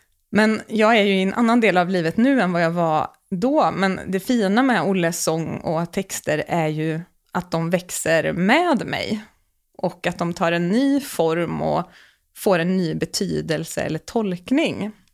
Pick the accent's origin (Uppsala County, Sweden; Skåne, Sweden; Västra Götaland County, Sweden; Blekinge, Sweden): Västra Götaland County, Sweden; Uddevalla; Och jag växte upp i Uddevalla och jag längtade bara därifrån.